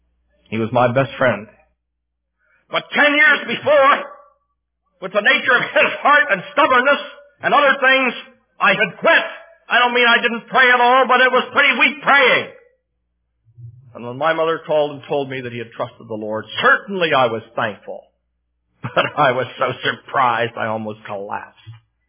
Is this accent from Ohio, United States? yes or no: no; Pennsylvania, United States; I should tell you that I was raised near Pittsburgh, and I'm still rooting for those teams.